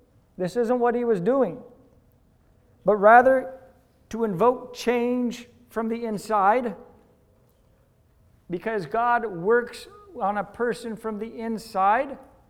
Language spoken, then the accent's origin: English; United States; Unlike in America, my home country, we had a history of slavery in times past.